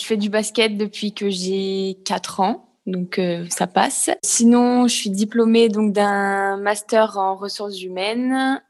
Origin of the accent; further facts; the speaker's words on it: Voiron, Auvergne-Rhône-Alpes, France; je suis originaire de Voiron, donc c'est une petite ville vers Grenoble.